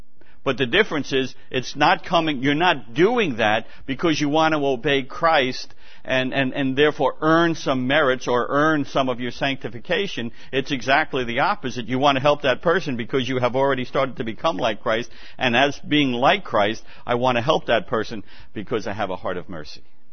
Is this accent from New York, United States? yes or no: yes; New York, United States; But I'm from New York. I'm a retired cop.